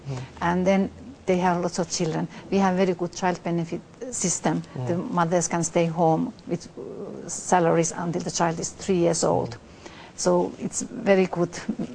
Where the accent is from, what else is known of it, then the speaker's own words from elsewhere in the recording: Finland; she asked me, where am I from? Am I Finnish? I said, yes.